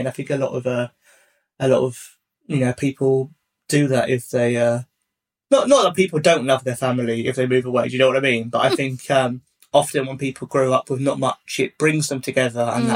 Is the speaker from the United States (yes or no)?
no; East of England, United Kingdom; I grew up in the southeast, and I grew up in Hertfordshire, which I know is like a fucking posh hellhole full of Tories everywhere.